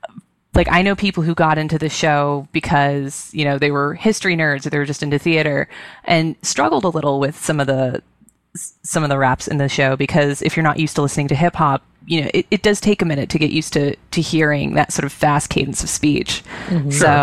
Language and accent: English; Williamsburg, Virginia, United States; And like I said, I'm originally from Colonial Williamsburg. And so we used to, like, I grew up playing on the Yorktown battlefield.